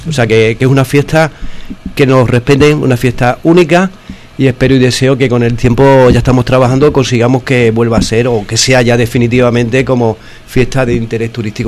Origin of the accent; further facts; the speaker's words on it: Torrejoncillo, Extremadura, Spain; yo me siento muy orgulloso por donde voy a decir que yo soy de Torrejoncillo. Pues ya te digo, yo tuve la mala suerte de no nacer en Torrejoncillo. Es solo lo que me quedaba y, por lo tanto, no he nacido aquí, pero a pringón como el que más.